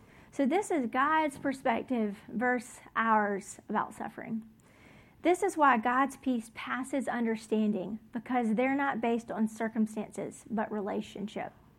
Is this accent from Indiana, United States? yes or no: no; Mobile, Alabama, United States; now in Oxford, United States; So I'm from Mobile, Alabama, and I grew up spending a lot of time on the beach, on the water and boats. It's kind of like my one sadness about living in Oxford is that we're so far from the beach.